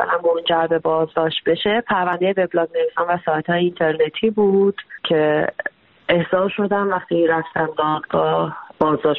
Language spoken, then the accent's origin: Persian; Tabriz, East Azerbaijan, Iran; moved away as an adult; now in Atlanta, United States; من روزنامه نگارم، همین بچه تبریزم، الان هم دانشجوی ژورنالیسم هستم در آتلانتا.